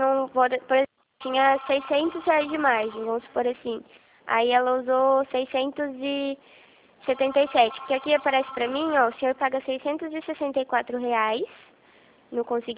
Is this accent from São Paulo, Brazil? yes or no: yes; Rio Claro, São Paulo, Brazil; Sou de Rio